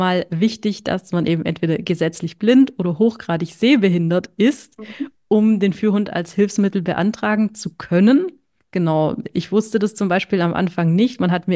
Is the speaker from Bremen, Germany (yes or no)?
no; Stuttgart, Baden-Württemberg, Germany; ich komme aus Stuttgart und bin jetzt auch schon 36 Jahre alt